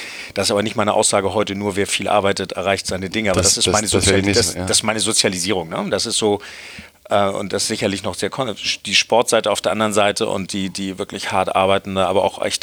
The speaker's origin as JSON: {"language": "German", "region": "Hamburg", "country": "Germany", "tie": "born or raised there", "said": "Ich bin in Hamburg aufgewachsen, in einem Umfeld."}